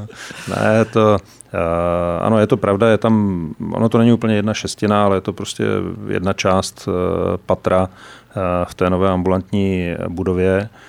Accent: Liberec Region, Czechia; protože jsem původem vlastně z Krkonoš

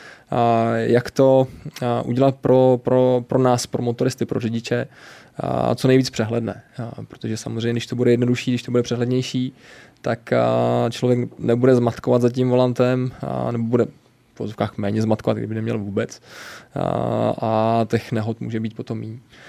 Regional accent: Hradec Králové Region, Czechia; já pocházím vlastně od Rychnova nad Kněžnou

